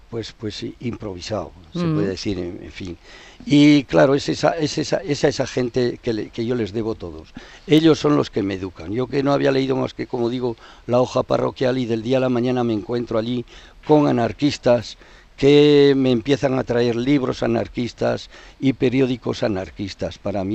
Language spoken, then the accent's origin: Spanish; Cascante, Navarre, Spain; moved away; Yo salí de mi pueblo de Cascante. En aquella época yo tenía mucho odio a nuestra tierra, porque yo no había visto ni vivido más que odio, hambre y crimen. Eso es lo que yo viví de mi infancia.